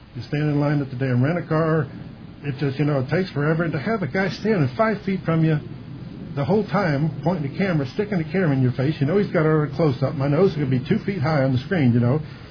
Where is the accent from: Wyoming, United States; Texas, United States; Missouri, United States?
Missouri, United States; I'm from Missouri.